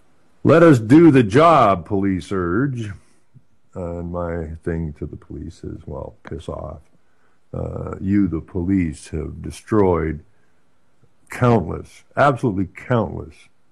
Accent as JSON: {"language": "English", "region": "Ontario", "country": "Canada", "said": "Well, I'm from the Ottawa Valley originally."}